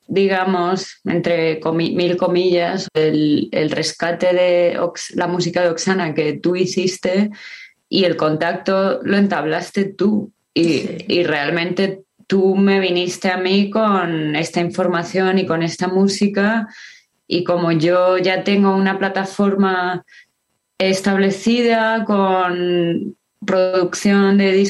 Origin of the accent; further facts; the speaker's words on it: San Antonio de los Altos, Miranda, Venezuela; era de San Antonio de los Altos, que es de donde yo soy, es una ciudad dormitorio cercana a Caracas.